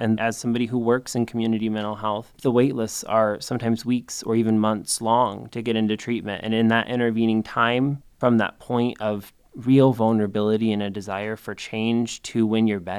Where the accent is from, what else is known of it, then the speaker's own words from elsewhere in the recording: Fayette, United States; And growing up in Fayette, I wasn't always met with the warmest reception because of that.